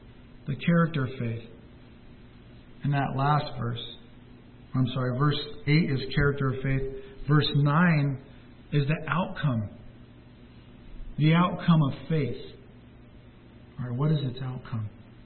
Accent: Anaheim, California, United States; You know, when I was young, I'm from Anaheim.

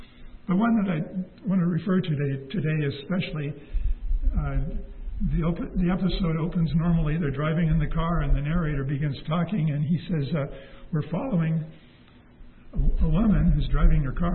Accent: Seattle, Washington, United States; When I was a child growing up in Seattle, there was a program that came on once a week on the radio.

